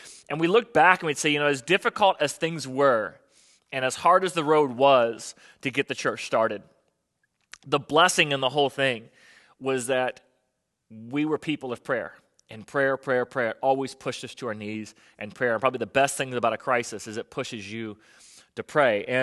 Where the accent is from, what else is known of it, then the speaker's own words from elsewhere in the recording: Florida, United States; also born or lived in Virginia Beach / Birmingham; now in Norfolk, United States; I was born here in Virginia Beach, grew up in South Florida, which is why this whole snow thing is still foreign to me.